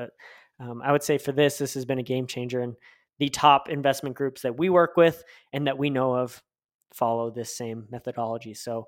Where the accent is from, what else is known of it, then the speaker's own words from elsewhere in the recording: Tucson, Arizona, United States; I mean, I'm born and raised in Tucson, Arizona, and I use this and I kind of click around